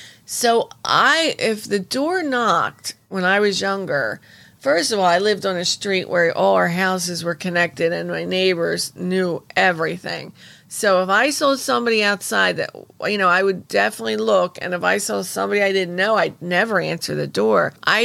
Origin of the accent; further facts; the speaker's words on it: Wildwood, New Jersey, United States; That's where my aunt, I grew up in Wildwood since I was zero. I mean, when I was born, I was going to Wildwood.